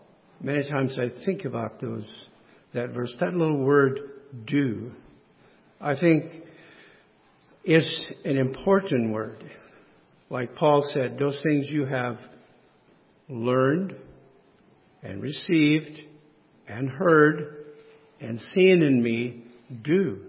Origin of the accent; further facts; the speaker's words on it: Hartville, United States; My wife and I grew up in Hartville, a little town to me is home.